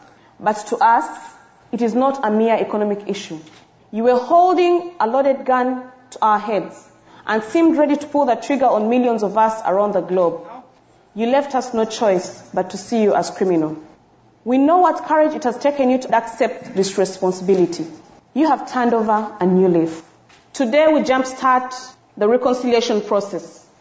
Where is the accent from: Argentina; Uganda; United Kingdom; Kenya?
Uganda; When growing up in Uganda, school books taught me of history